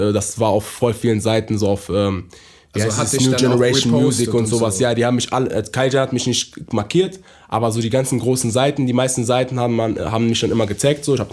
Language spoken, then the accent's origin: German; Düsseldorf, North Rhine-Westphalia, Germany; ich komme ja aus Düsseldorf, so, ja. Weißt du, ich kenne ganz Düsseldorf so, also meine Jugend ja.